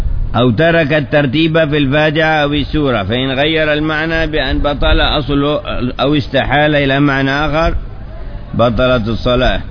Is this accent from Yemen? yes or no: yes; Hadramaut, Yemen; من بعض المناطق عندنا في حضرموت يقول أنطيتك يعني أعطيتك